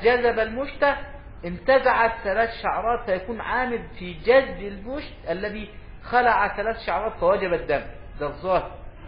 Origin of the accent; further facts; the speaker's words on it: Egypt; عندنا في مصر الحامل طحيض